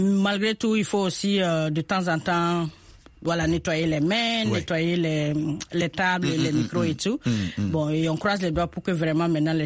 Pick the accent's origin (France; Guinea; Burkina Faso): Burkina Faso; Bobo-Dioulasso, Hauts-Bassins; Je suis de Bobo Dioulasso.